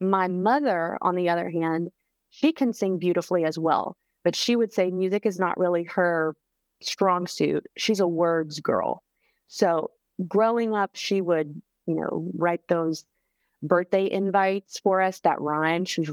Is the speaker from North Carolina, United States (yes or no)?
yes; Charlotte, North Carolina, United States; And I think the last show I did was in March in my hometown of Charlotte.